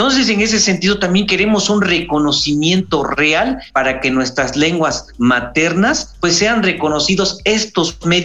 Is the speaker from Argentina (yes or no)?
no; Mexico; first language Mazatec; Spanish is a second language; nuestra lengua materna, en este caso la lengua mazateca, se está perdiendo en las nuevas generaciones